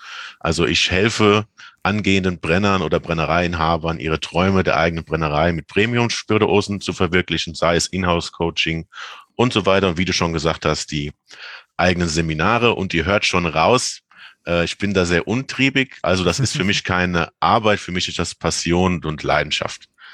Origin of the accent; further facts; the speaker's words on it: Rhineland-Palatinate, Germany; komme gebürtig aus dem Westerwald.